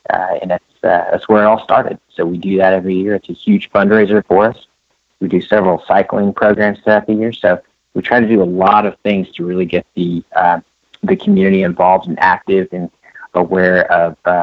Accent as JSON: {"language": "English", "town": "Oklahoma City", "region": "Oklahoma", "country": "United States", "tie": "born or raised there", "also_born_or_lived": "Denver", "lives_now": "San Diego, United States", "said": "Yeah, I grew up in Oklahoma City, just right in the middle of the country, and lived there for most of my life, and had a short stint in Denver, about 6 years there"}